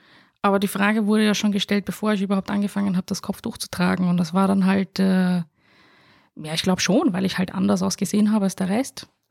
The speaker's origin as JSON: {"language": "German", "country": "Austria", "accent": "Austrian", "said": "Weil die Leute halt direkt meinen österreichischen Dialekt hören und sich dann halt eben denken, ah, Österreich, okay."}